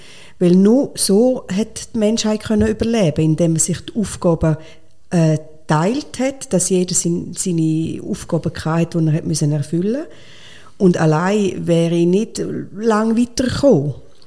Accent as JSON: {"language": "German", "country": "Switzerland", "said": "Es könnte ja sein, dass ich an einem Bauernhof vorbeikomme, also was in vielen Tageswanderungen bei uns in der Schweiz der Fall ist."}